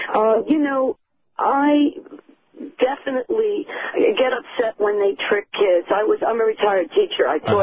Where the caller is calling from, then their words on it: New York, United States; I'm calling from Long Island